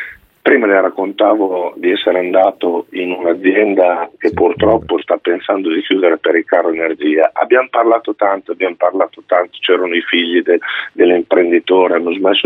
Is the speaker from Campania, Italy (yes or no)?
no; Emilia-Romagna, Italy; quindi vengo dalla Emilia Romagna, la regione del patto per il lavoro e per il clima